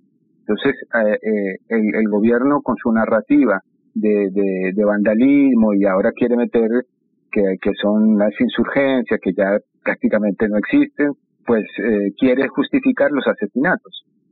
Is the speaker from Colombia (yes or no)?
yes; Colombia; yo creo que es un mensaje como colombiano, como latinoamericano, de rodear este país